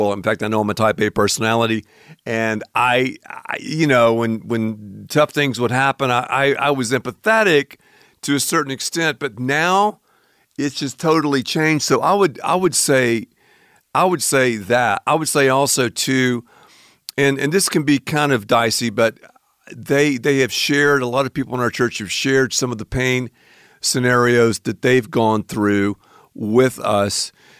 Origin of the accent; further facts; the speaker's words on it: the South, United States; yeah, we're from the South, so we love the food.